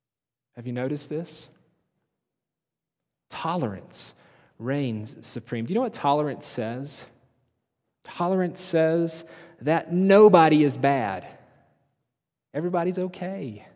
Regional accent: North Carolina, United States; So I'm treating the mango tree like I might treat an apple tree in my home state of North Carolina.

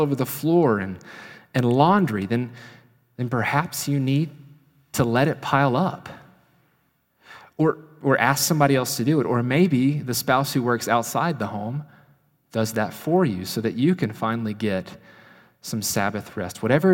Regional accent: North Carolina, United States; It's from my home state of North Carolina.

